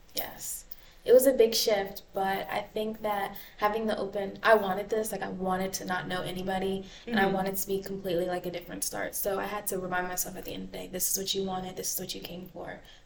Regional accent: Decatur, Georgia, United States; So, I am an out-of-state student. I'm from Decatur, Georgia

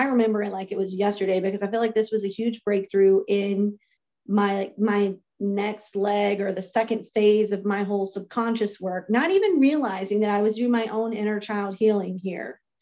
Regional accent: Louisiana, United States; moved away as an adult; now in Texas, United States; I grew up in South Louisiana. I lived there for the first 25 years of my life. And then I moved to Texas

